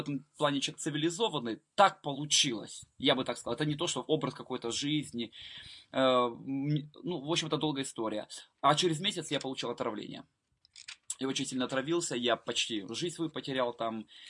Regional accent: Odesa Oblast, Ukraine; born there; Я родился в Украине, в Одесской области, в 1979 году. Родился в многодетной семье. Второй в семье, первый из мальчиков.

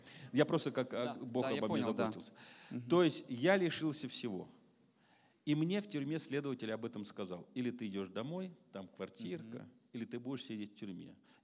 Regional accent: Saint Petersburg, Russia; Но я коренной житель, я имел право на льготы.

